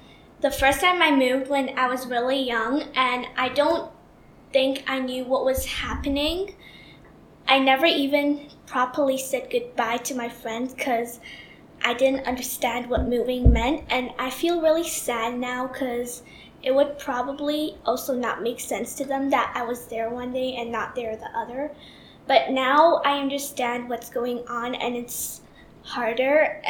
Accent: China; also born or lived in Kenya / Uganda / Botswana / United States; and I'm from China, and I live in Africa, Kenya, Uganda, and Gaborone, and America, and Fiji, and Thailand.

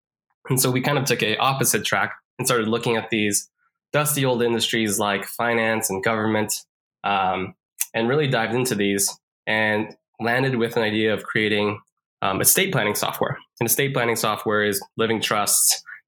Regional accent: Texas, United States; also born or lived in Korea; So I grew up in Texas, spent a lot of time in Korea growing up, and then moved back to Texas.

